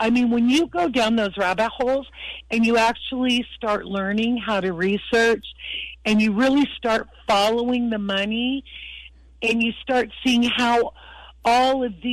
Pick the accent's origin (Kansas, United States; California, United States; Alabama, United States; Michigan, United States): California, United States; I guess I would say, you know, growing up in California, I had more liberal views